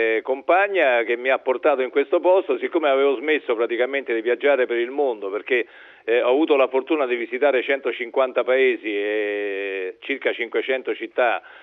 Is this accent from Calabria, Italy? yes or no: no; Rome, Lazio, Italy; io sono romano e vengo da Roma, abito a Roma, ho ancora una casa a Roma